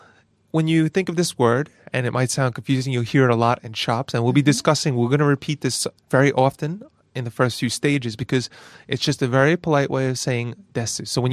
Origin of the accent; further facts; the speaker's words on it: New York, United States; Because I'm actually from New York, and I still cannot say this word.